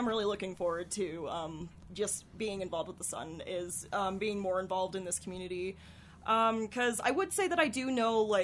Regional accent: Kremmling, Colorado, United States; I ended up getting involved as a freelance writer back in Crumbling, my hometown, when I was about 18 years old.

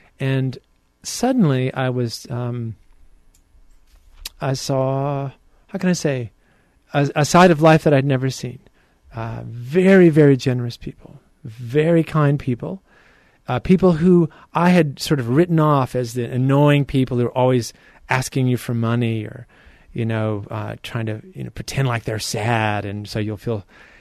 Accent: United States; Maybe it has a little bit to do with, you know, being an American where we always want to do things about what we believe in.

